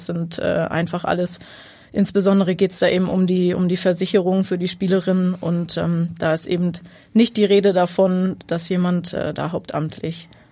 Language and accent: German; Lower Saxony, Germany; Ich komme aus der Nähe von Buxtehude, wohne da und arbeite da als Erzieherin im Kindergarten.